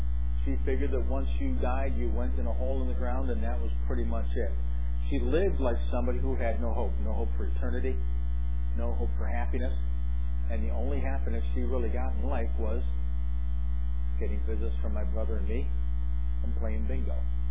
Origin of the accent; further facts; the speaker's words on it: Corning, New York, United States; also born or lived in Painted Post; I was born in Corning Hospital, lived my first few years in Painted Post until the flood of 1972 displaced us, and then moved to Corning.